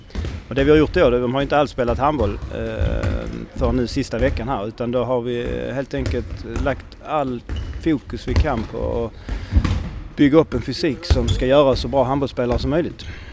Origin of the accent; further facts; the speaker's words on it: Landskrona, Skåne, Sweden; now in Halmstad, Sweden; Från Landskrona i grund och botten. Jag har bott 10 år i Halmstad. Så det är väl Halmstad som är hemma.